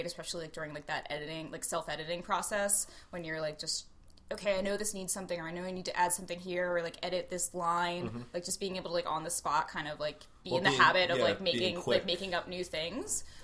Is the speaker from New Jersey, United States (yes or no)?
yes; New Jersey, United States; I grew up in South Jersey. I went to college in New York. I moved back to the Philly area